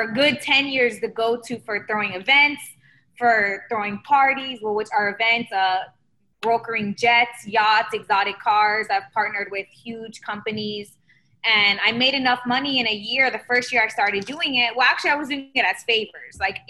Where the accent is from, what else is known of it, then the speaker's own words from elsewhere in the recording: Miami, Florida, United States; now in Los Angeles, United States; Oh, it was fun. I mean, before I got married, I was like the queen of Miami. Then I came to LA, I was a little bit popping.